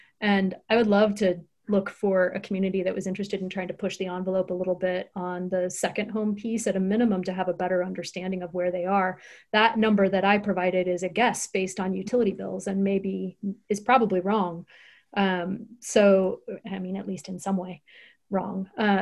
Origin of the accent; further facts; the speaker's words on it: Idaho, United States; I grew up in Idaho, so I spent a lot of time in Haley and Ketchum, Idaho